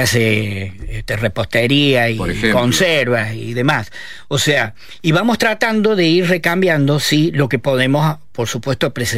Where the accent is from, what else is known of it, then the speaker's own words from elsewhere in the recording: Córdoba, Argentina; Digo, porque yo soy de Tercero Arriba.